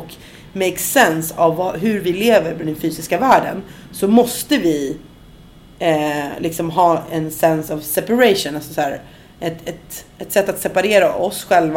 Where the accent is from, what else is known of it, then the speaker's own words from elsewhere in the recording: Sweden; Jag är svensk och jag har latinamerikansk påbrå och jag är mamma och jag är kvinna